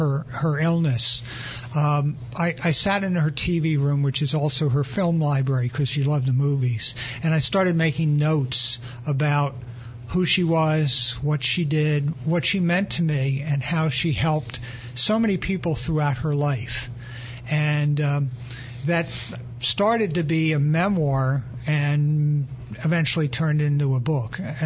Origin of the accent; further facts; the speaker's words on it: Springfield, Pennsylvania, United States; also born or lived in Baltimore, Maryland / Maple Glen, Pennsylvania; Yeah, I was born in Baltimore, Maryland. We moved to Springfield, Delaware County when I was a little kid, and then we moved to Montgomery County near Ambler in Maple Glen. I was 12.